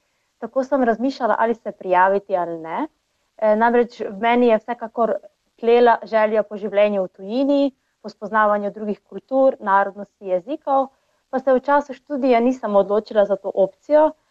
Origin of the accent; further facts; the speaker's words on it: Prekmurje, Slovenia; also born or lived in Ljubljana; Konec septembra 2018 sem po poteku študentskega statusa sem se preselila iz Ljubljane nazaj v rodno Prekmurje.